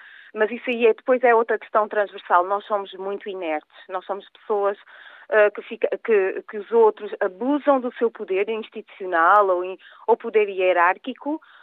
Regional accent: Alentejo, Portugal; now in Northern Portugal, Portugal; porque eu também sou sou alentejana, do interior do Alentejo. Vim aqui parar ao norte, mas eu sou uma pessoa, não sou da cidade

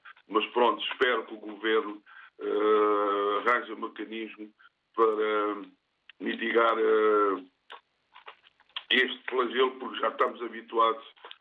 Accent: Cape Verde; now in Portugal; sou de Cabo Verde e vim de lá há pouco tempo

